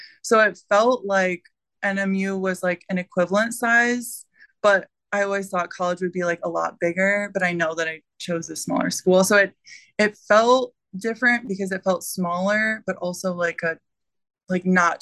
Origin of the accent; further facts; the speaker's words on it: Commerce Township, Michigan, United States; I was born in Michigan. I think it's Commerce Township, so downstate. I'm a troll.